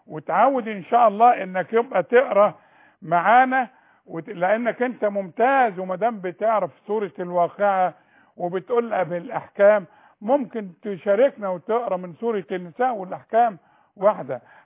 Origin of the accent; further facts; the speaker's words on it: Egypt; احنا الاثنين مصريين بقى.